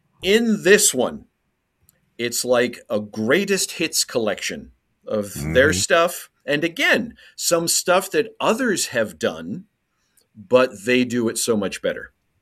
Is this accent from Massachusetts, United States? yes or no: yes; Boston, Massachusetts, United States; Growing up in Boston, as I've mentioned, you know, we had Abbott and Costello every Saturday night on one of our local channels.